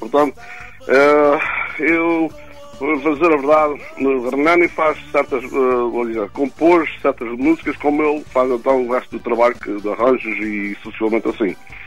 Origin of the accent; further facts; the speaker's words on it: Faial, Azores, Portugal; also born or lived in Terceira / Pico; now in Canada; eu nasci na Terceira. Meus pais são do Pico e fui criado no Pico, como, e por fim fui criado, acabei por ser criado no Faial até vir para o Canadá.